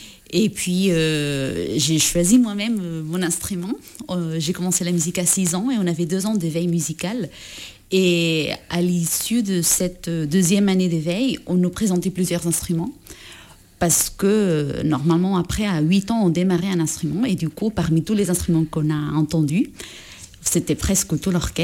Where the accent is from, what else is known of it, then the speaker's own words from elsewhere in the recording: Barcelona, Catalonia, Spain; now in Paris, France; je suis violoncelliste. Je viens de Barcelone et j'habite maintenant à Paris.